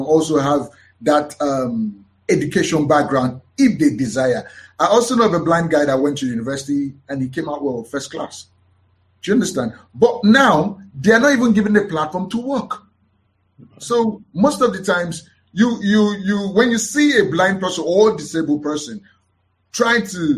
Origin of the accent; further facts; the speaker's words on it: Lagos, Nigeria; born there; also born or lived in Anambra; I was born in Lagos. Like the Americans, I ought to be called a Lagosian, but actually I'm not called a Lagosian. I'm called an Anambrarian, which is from Anambra State.